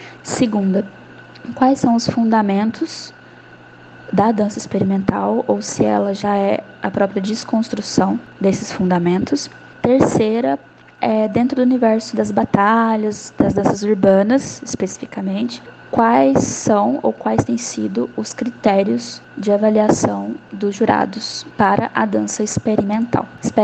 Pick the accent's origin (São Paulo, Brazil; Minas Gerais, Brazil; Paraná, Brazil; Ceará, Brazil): Minas Gerais, Brazil; Uberlândia; Eu sou de Uberlândia, Minas Gerais.